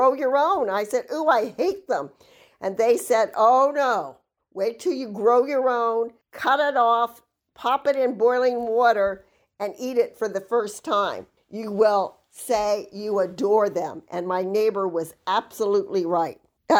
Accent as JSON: {"language": "English", "region": "East Coast", "country": "United States", "tie": "born or raised there", "said": "I grew up on the East Coast, and I hated artichokes."}